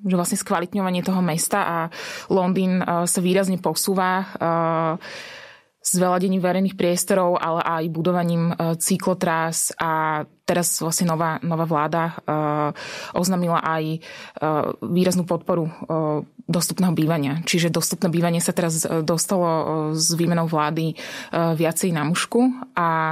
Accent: Bratislava, Bratislava Region, Slovakia; prečo som sa rozhodla po skoro 20 rokoch vrátiť sa do Bratislavy, čo je moje rodné mesto. A pre mňa sa ako keby dosť emotívne spája a asi s tým obdobím, keď som tu vyrastala. A v 89. som mala 6 rokov

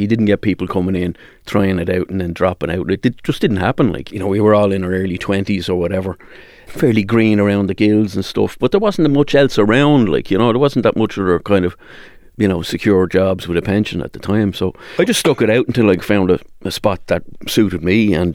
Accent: Skerries, Leinster, Ireland; I'm from North County Dublin, from Skerries, born and bred.

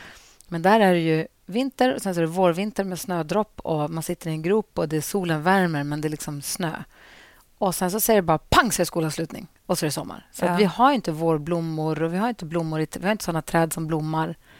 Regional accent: Luleå, Norrbotten County, Sweden; Alltså grejen är, jag är uppvuxen i Luleå.

